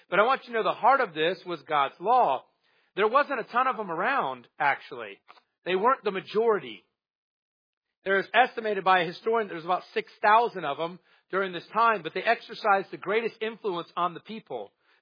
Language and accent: English; United States; Because my parents raised me in America, and so I am what? I'm American. I have the customs and the culture of America.